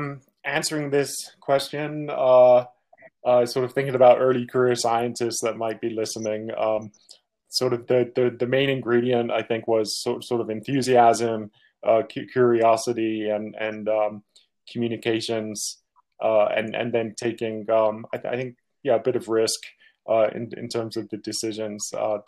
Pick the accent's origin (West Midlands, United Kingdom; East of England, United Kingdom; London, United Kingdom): London, United Kingdom; accent: hybrid of US and UK; My accent is a hybrid of a US and a UK accent. So I was born in London and went to school in London until I was about 13 years old.